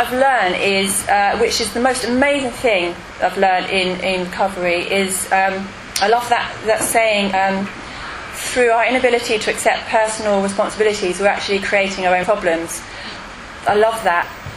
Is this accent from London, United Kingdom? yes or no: no; Gosport, South East England, United Kingdom; I'm from Gosport. I'm from Council Estate. It's called Bridge Mary from Gosport. I'm not actually posh, middle class, or anything.